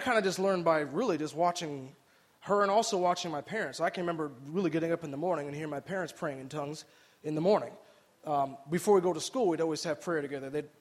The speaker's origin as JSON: {"language": "English", "region": "Michigan", "country": "United States", "tie": "born or raised there", "said": "They had this thing called the Venetian Festival back in my hometown in Michigan."}